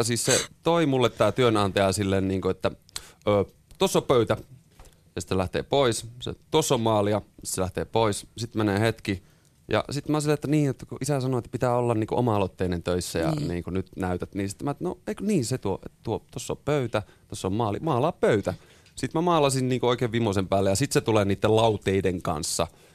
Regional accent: Keminmaa, Lapland, Finland; mä oon Keminmaasta kotoisin, siellä ei hirveästi tällaisia vaihtoehtotoimintaa ollut. Ja sit mä asuin Kemissä jossain vaiheessa

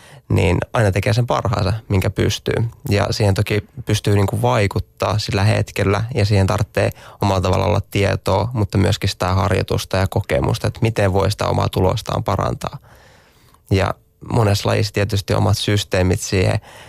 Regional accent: Multia, Central Finland, Finland; Multiahan on tunnettu tämä paikka, mistä mä oon kotoisin

